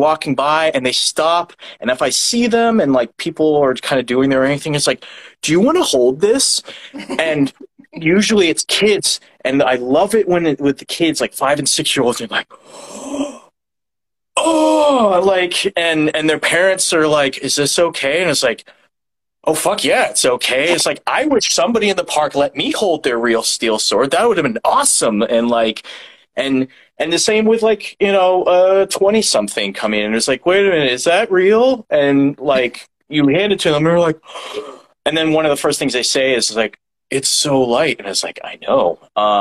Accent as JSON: {"language": "English", "region": "New Jersey", "country": "United States", "tie": "born there", "said": "my uncle in New Jersey, because I was born in New Jersey, he was a wine salesman"}